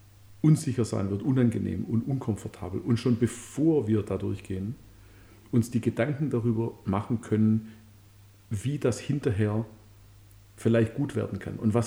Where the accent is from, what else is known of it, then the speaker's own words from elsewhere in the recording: Belgium; first language de; ich bin in einem Land aufgewachsen, dessen Sprache ich nicht sprach. Ich bin in Belgien aufgewachsen und man sprach Französisch. Und ich kam dahin und ich kam in einen französischen Kindergarten. Und da sprachen einfach alle Französisch und ich sprach nur Deutsch.